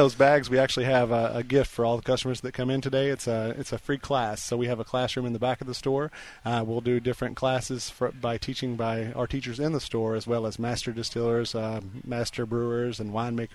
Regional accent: Bardstown, Kentucky, United States; Well, actually, I'm from Bardstown, Kentucky, so I grew up in the bourbon industry.

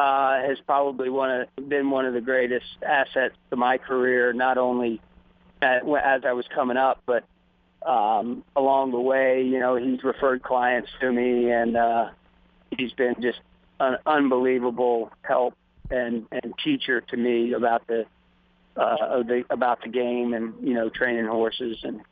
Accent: Miami, Florida, United States; also born or lived in California; got my career started in like end of 78 in Florida, where I grew up in Miami, and then straight out to California.

